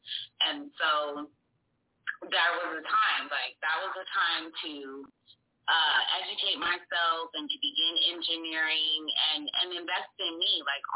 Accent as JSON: {"language": "English", "town": "Phoenix", "region": "Arizona", "country": "United States", "said": "The background is a picture of my city. I'm from Phoenix, Arizona."}